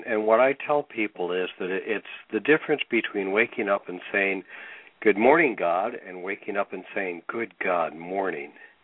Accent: Cleveland, Ohio, United States; I grew up in Cleveland and spent most of my life there.

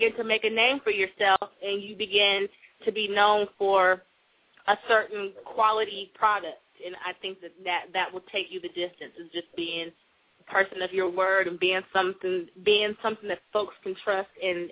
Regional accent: Sacramento, California, United States; I hail from California, from Sacramento.

